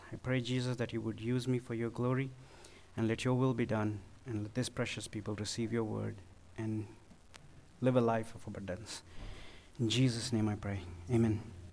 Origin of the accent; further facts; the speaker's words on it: India; I'm from India, so I could think of biryani.